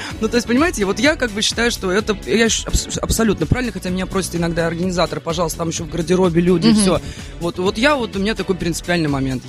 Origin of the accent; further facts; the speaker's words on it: Moscow, Russia; Я вообще коренная москвичка